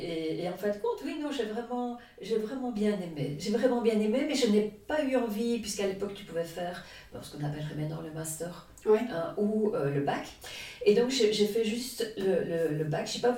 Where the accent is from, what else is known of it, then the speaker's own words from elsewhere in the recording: Charleroi, Wallonia, Belgium; moi je suis Carolo. Donc j'ai eu un peu de mal au départ de quitter ma famille